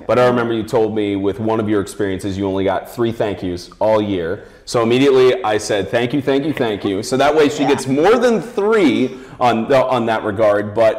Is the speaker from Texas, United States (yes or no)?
no; Tennessee, United States; And I visited Knoxville. And, you know, most of my life I grew up in Tennessee.